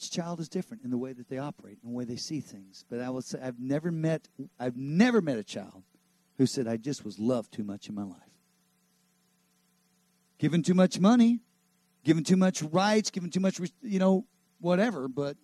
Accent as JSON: {"language": "English", "region": "Texas", "country": "United States", "tie": "born or raised there", "said": "I grew up in Texas, man."}